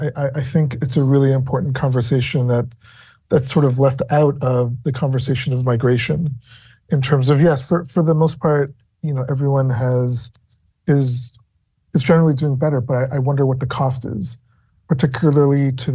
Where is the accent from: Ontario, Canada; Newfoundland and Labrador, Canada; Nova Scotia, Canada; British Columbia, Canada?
Ontario, Canada; Toronto; Like I was raised in Toronto, of course, with strong cultural ties to Trinidad. We'd go back and forth a lot.